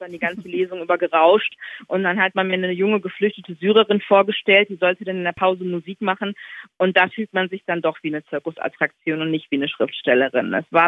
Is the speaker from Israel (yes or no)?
no; North Rhine-Westphalia, Germany; Ich bin im Ruhrgebiet groß geworden, ne? Das ist gelebte Diversität jeden Tag und Realität.